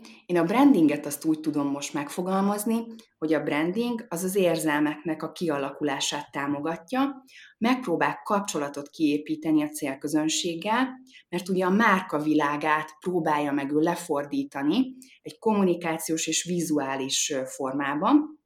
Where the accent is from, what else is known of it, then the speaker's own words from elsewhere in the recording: Hungary; 2017-ben, amikor én Angliából hazaköltöztem Magyarországra